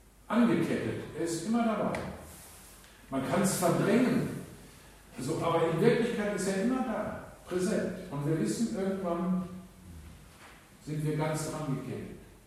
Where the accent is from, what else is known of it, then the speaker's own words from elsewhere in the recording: North Rhine-Westphalia, Germany; Mein Vorurteil ist nicht so groß, ich bin im Ruhrgebiet aufgewachsen.